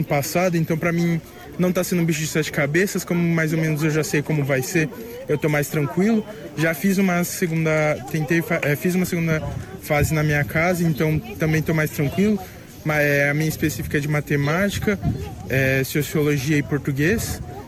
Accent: São Paulo, Brazil; eu venho do estado de São Paulo

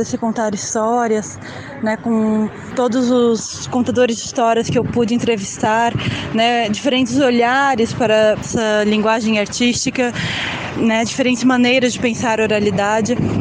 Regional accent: Joinville, Santa Catarina, Brazil; Eu sou de Joinville, na Santa Catarina, vim aqui por causa do mestrado

